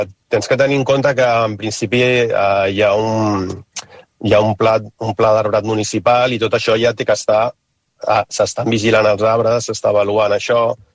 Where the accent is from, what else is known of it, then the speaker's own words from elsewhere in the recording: Barcelona, Catalonia, Spain; Jo personalment soc de Barcelona, estic molt per aquí, per la zona del Raval també